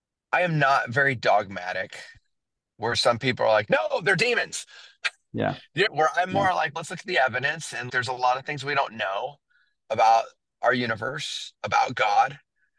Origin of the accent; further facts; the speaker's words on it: San Diego, California, United States; now in Fresno, United States; I'm not from Fresno. I moved here from San Diego and I had Me and Ed's.